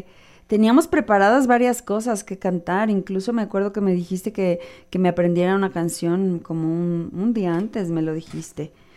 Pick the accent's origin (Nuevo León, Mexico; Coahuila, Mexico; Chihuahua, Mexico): Chihuahua, Mexico; cuando yo todavía vivía en Chihuahua, de donde soy. Yo nací en Chihuahua, Chihuahua.